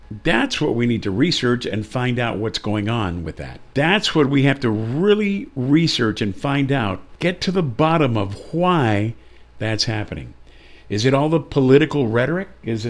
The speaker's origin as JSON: {"language": "English", "region": "Texas", "country": "United States", "tie": "born or raised there", "said": "I remember I grew up in West Central Texas along the Texas-Mexico border. It was a rural area."}